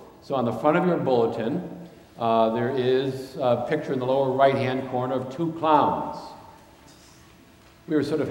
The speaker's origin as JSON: {"language": "English", "town": "Worcester", "region": "Massachusetts", "country": "United States", "tie": "born or raised there", "lives_now": "Connecticut, United States", "said": "I was not fortunate enough to grow up in Connecticut. I grew up in Worcester, Mass."}